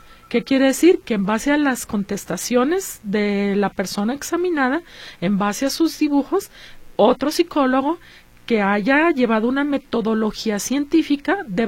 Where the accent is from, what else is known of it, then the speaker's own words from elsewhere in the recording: Jalisco, Mexico; ¿Qué deberíamos estar exigiendo como mexicanos, como jaliscienses?